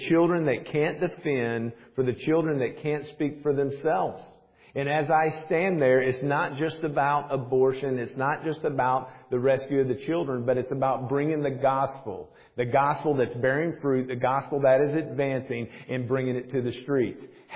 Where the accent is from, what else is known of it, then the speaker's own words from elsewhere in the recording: Nashville, Tennessee, United States; now in Smyrna, United States; I'm an old Nashvilleian. Been here for over 50 years. I grew up in South Nashville and got married, lived in Knowlesville for a little bit, lived in Franklin for a little bit. Now I'm in Smyrna